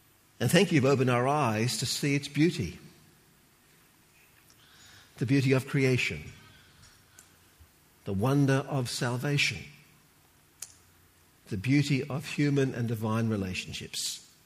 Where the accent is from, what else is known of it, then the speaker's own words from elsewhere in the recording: Sydney, New South Wales, Australia; And thirdly, I'm a Sydney Anglican Aussie man, and that's three strikes and you're out.